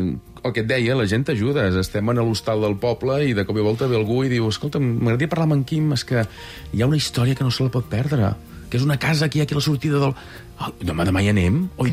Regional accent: Sant Feliu de Buixalleu, Catalonia, Spain; a casa meva, Sant Feliu de Buixalleu

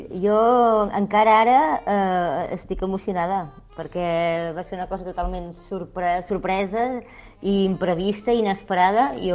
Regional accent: La Garriga, Catalonia, Spain; born there; Jo vaig néixer a la Garriga i he viscut a molts llocs, però ara començo a empaltar-me aquí i a fer-hi arrels i m'hi sento molt d'aquí ara.

